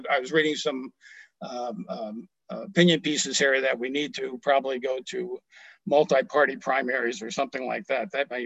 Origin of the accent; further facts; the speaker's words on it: Washington, District of Columbia, United States; Now, I was born and raised in Washington, D.C., on the other side of the Anacostia River, where you don't want to go.